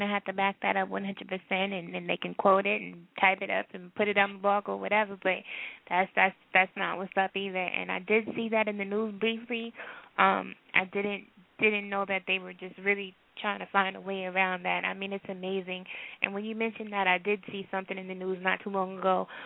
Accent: Texas, United States; I'm from Texas, so it's right next door, and we remember all of that, all the DJs, all the dancing.

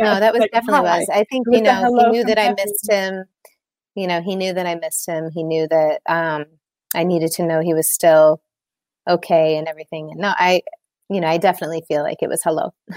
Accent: Illinois, United States; also born or lived in Milan; now in London, United Kingdom; So I grew up in Illinois. We moved to Italy. We moved to Milan in 2012. And then we moved to London in 2013.

